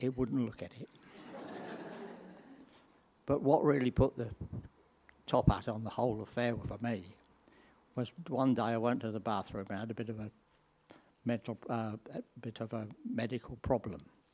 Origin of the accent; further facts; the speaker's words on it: Rotherham, Yorkshire and the Humber, United Kingdom; born there; I was born in Rotherham in Yorkshire in 1938. My family wasn't really Christian as such, and so I wasn't brought up in a Christian church or family.